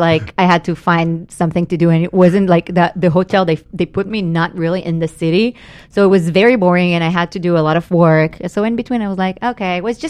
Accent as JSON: {"language": "English", "country": "Israel", "second_language": "English", "moved": "yes", "lives_now": "Los Angeles, United States", "said": "I moved all the way from Israel to be in the heart of the filmmaking industry."}